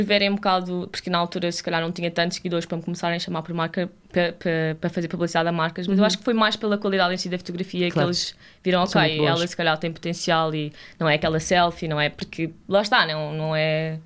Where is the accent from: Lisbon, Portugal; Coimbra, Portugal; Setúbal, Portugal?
Lisbon, Portugal; Cascais; eu sou de Cascais, exato. Estive no Colégio Amor de Deus, com as freiras.